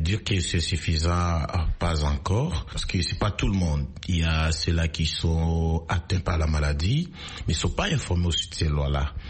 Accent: DR Congo; Vous savez, chez nous en Afrique et surtout en RDC

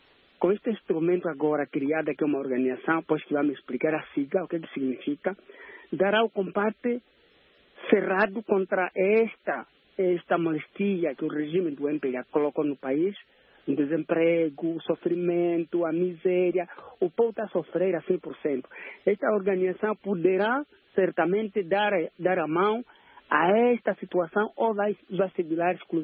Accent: Angola; Para mim, sendo angolano

